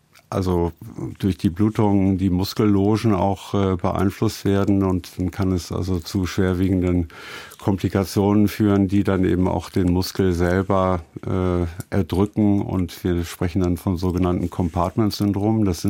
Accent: Münster, North Rhine-Westphalia, Germany; ich komme ja aus der Fahrradstadt Münster, wo wir sehr viele Fahrradunfälle sehen

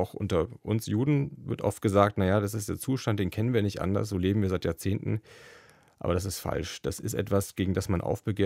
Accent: Erlangen, Bavaria, Germany; born there; in meiner Geburtsstadt in Erlangen.

